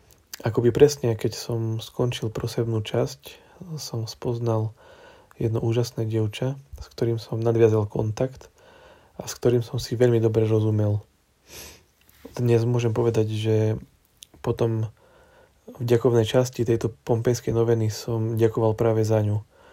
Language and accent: Slovak; Levoča, Prešov Region, Slovakia; som z Levoče a mám 28 rokov.